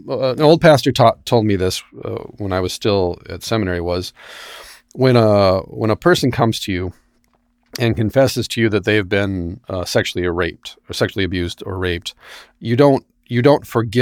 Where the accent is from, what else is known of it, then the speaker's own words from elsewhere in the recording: Ireland; I'm a recovering drug addict and I'm Irish.